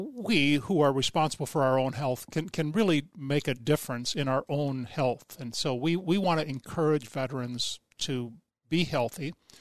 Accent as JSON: {"language": "English", "region": "Minnesota", "country": "United States", "said": "I'm from Minnesota. I'm a veteran."}